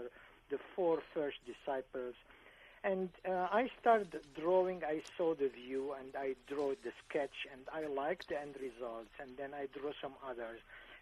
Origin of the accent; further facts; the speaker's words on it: France; English is a second language; now in Harbor Springs, United States; Yeah, I moved from France to Harbor Springs in 1980, 81, I would say, to be correct.